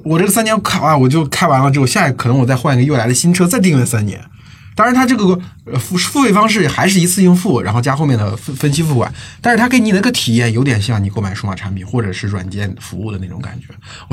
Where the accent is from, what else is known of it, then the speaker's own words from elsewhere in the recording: China; 我们中国人对于北欧有一种崇拜嘛